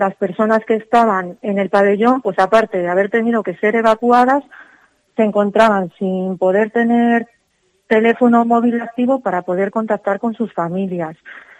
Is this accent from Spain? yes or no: yes; Castile and León, Spain; toda la gente que somos de aquí, de Aliste